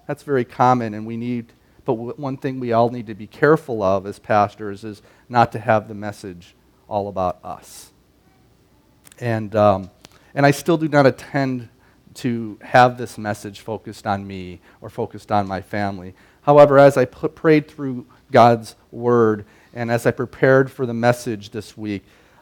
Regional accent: Chicago, Illinois, United States; moved away; I had some family, quite a bit of family, fly in from Chicago. I still call it my hometown, even though I haven't lived there in like 20-some years, but, you know, always Chicago.

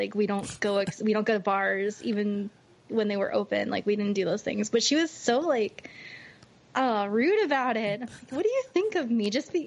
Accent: Florida, United States; We traveled to Pennsylvania, which people literally said, don't go there because we're from Florida.

